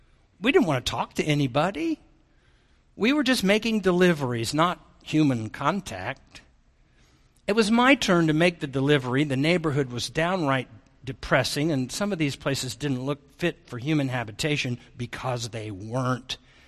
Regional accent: Wichita, Kansas, United States; When I was a boy growing up in Wichita, Kansas, I was a double PK, son of a preacher, son of a professor

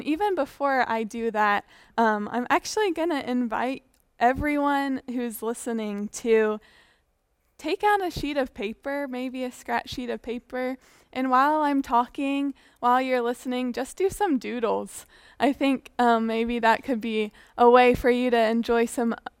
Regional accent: Franklin, United States; because I'm from Franklin.

